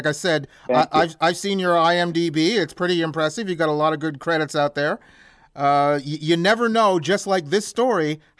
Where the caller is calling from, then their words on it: Montreal, Quebec, Canada; And I'm calling you from Montreal, Canada, which, by the way, is not too far from your dad in Albany.